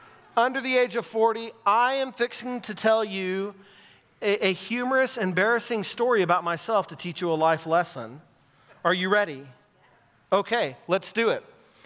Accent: Texas, United States; I grew up in Texas and played a little something called Texas high school football. And we play real football in Texas.

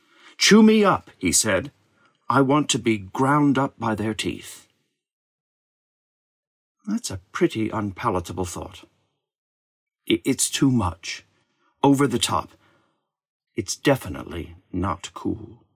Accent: United States; As an American, I have to be careful not to fulfill the stereotype of being overly enthusiastic.

